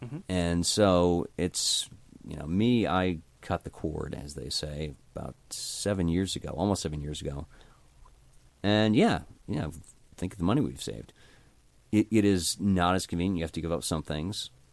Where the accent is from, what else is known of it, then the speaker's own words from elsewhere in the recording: New Jersey, United States; I mean, I grew up in New Jersey, so I saw it firsthand.